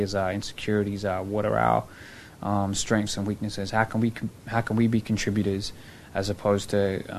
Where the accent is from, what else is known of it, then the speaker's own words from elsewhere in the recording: Sydney, New South Wales, Australia; I was born and raised in Australia in Southwest Sydney. My parents migrated to Australia in the late 80s from Punjab, the north of India. But then there's also our faith rooted in Sikhism.